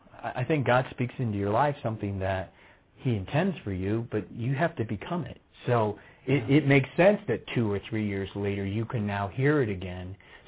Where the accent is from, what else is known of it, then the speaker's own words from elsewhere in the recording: Midwest, United States; Now I'm from the Midwest. There's too much humidity.